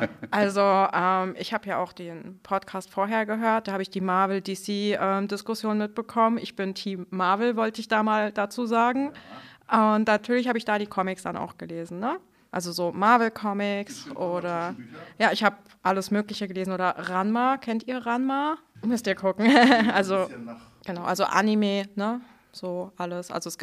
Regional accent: Frankfurt, Hesse, Germany; now in Hamburg, Germany; Ich bin seit 2019 in Hamburg. Ich bin Frankfurter Mädchen.

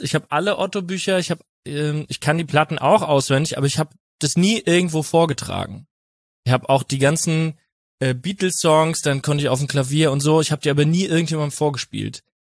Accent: Winnweiler, Rhineland-Palatinate, Germany; aus Winnweiler aus der Pfalz, der irgendwie nicht fassen kann, dass das alles geht

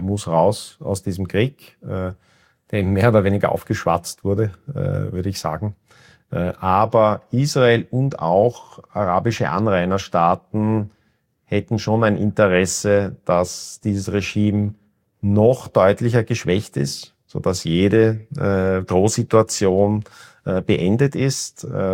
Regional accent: Austria; ich bin natürlich Österreicher, unter Staatsbürgerschaft bin ich aus Sicht der iranischen Behörden immer Iraner.

